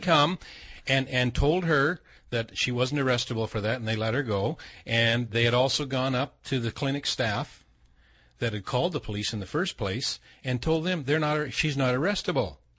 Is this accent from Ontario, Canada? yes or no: no; Tumbler Ridge, British Columbia, Canada; I came down, I'm from Tumbler Ridge.